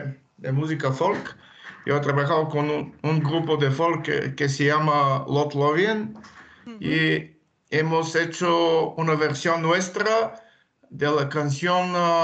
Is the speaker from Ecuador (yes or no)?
no; Varna, Varna Province, Bulgaria; Spanish is a second language; Con Rumiana Teneva, los dos tenemos origen de Bulgaria, de la ciudad de Varna, que siempre era una ciudad multicultural.